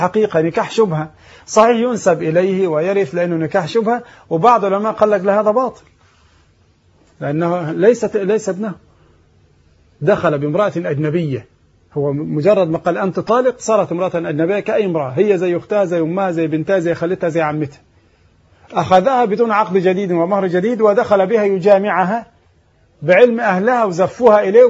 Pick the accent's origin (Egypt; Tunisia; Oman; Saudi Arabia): Egypt; والصداق عندنا كمصريين هنا في مصر